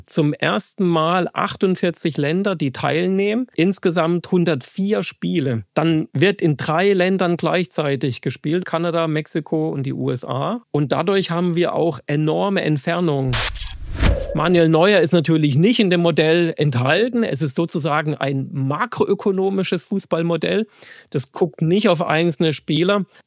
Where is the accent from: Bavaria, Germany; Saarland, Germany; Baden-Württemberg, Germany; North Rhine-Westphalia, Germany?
Baden-Württemberg, Germany; ich komme ja aus dem Badischen